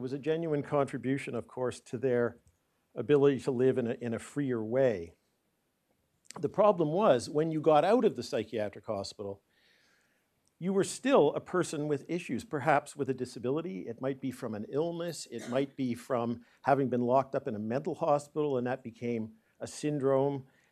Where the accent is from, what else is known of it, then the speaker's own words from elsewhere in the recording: Ontario, Canada; I come from Ontario.